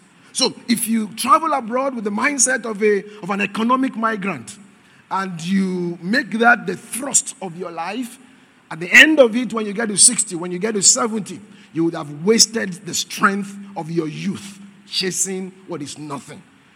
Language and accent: English; Ekiti, Nigeria; I come from Ekiti.